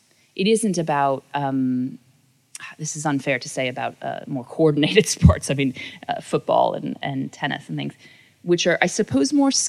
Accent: New York, United States; born there; Well, I was born in New York, not the city, upstate New York.

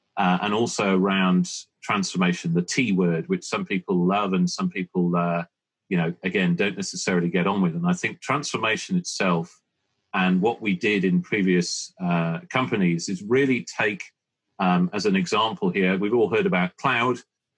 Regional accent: United Kingdom; I'm a Brit.

